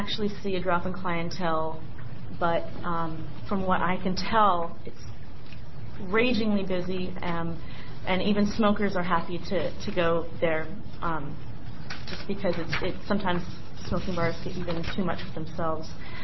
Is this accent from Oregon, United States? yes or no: yes; Portland, Oregon, United States; And I'm from Portland, Oregon.